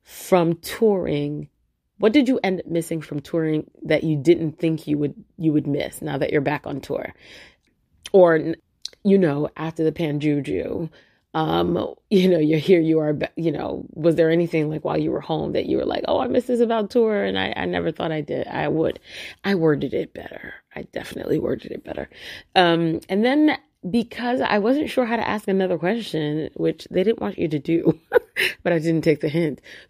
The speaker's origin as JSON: {"language": "English", "town": "Brooklyn", "region": "New York", "country": "United States", "said": "Sir, I'm from Brooklyn. This will be the last time."}